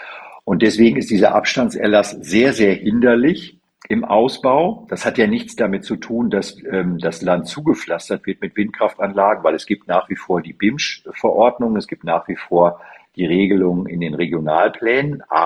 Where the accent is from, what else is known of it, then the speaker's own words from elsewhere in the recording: North Rhine-Westphalia, Germany; Ich komme ja aus der Bezirks, aus dem Münsterland